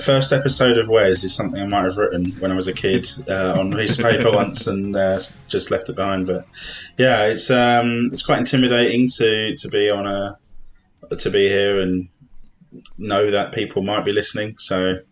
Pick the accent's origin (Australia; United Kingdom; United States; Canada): United Kingdom; London; I grew up in South London, and I would play Street Fighter after school almost every day in Streatham Mega Bowl